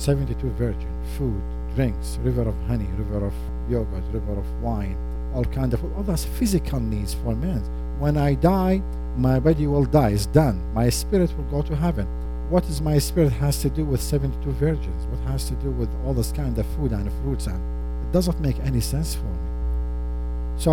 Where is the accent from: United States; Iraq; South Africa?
Iraq; born there; English is a second language; I was born in Iraq as a Muslim. A Muslim Shiite practicing my faith